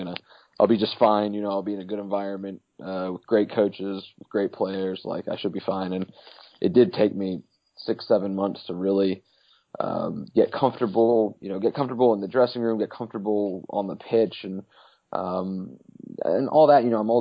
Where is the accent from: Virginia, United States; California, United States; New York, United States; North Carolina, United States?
Virginia, United States; Roanoke; and I'm from Roanoke, Virginia